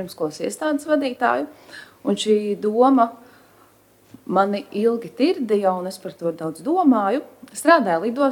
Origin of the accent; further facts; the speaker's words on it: Ape, Vidzeme, Latvia; Nāku es no Apes, mazas Ziemeļvidzemes pilsētas, varbūt jūtams mazliet akcents